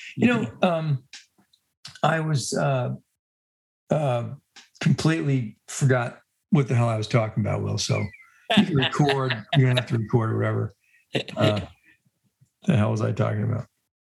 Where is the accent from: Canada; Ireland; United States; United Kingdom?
Ireland; I'm Irish. I know this.